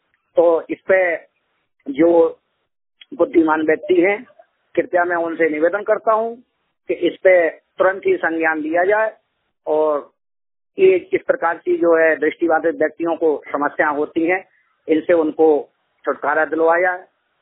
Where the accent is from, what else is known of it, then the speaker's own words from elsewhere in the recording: Itarsi, Madhya Pradesh, India; नगर इटारसी, जिला नर्मदापुरम, मध्य प्रदेश का निवासी हूँ।